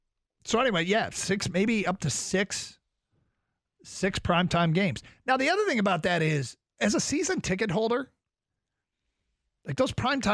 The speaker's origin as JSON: {"language": "English", "town": "Detroit", "region": "Michigan", "country": "United States", "said": "I was from Detroit and the topic of the Lions came up"}